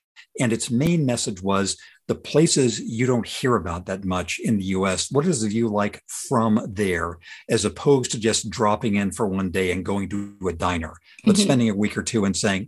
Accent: Redlands, California, United States; so we could spend the next couple of months in my hometown of Redlands

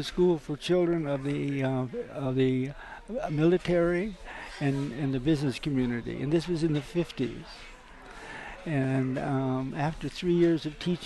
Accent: Pacific Northwest, United States; in that I was from the Northwest, and I was very involved with Indians up there

